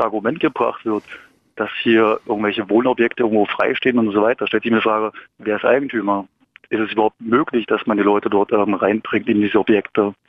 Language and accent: German; Saxony-Anhalt, Germany; moved away as an adult; also born or lived in Berlin; now in Wolfsburg, Germany; Ich stamme aus Sachsen-Anhalt, bin mit 20 Jahren nach Berlin, Hellersdorf, Hönow und dann 2010 nach Spandau. Und danach dann 2012 nach Wolfsburg.